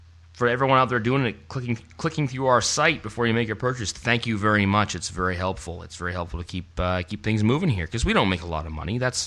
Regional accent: Canada; Fortunately, we're from Canada, so we play hockey

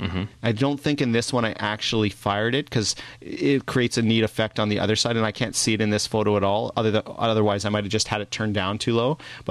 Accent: Vancouver, British Columbia, Canada; And my hometown, I don't know if you noticed this, but I am wearing a Canucks golf shirt there.

